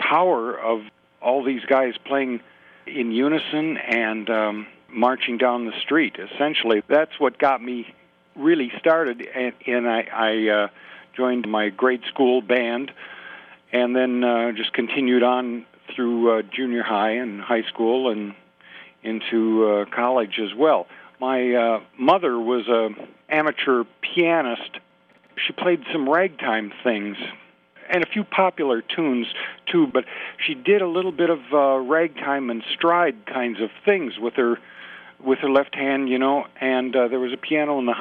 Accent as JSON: {"language": "English", "town": "Winona", "region": "Minnesota", "country": "United States", "tie": "born or raised there", "said": "watching parades in my hometown of Winona, Minnesota. I was born there and I went to school there."}